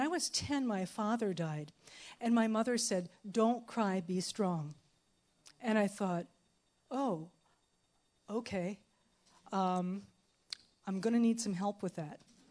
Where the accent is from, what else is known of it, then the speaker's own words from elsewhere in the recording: Minnesota, United States; also born or lived in Iowa; I was born in Iowa, but I was raised in Minnesota. And it's not all Prairie Home Companion. There are some desperate people in Minnesota.